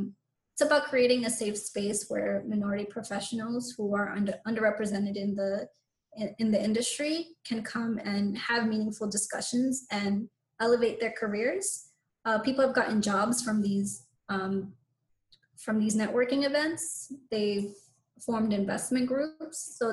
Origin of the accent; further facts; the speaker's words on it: Jamaica, New York, United States; You know, I'm from Jamaica, Queens, that was on that roster to be gentrified.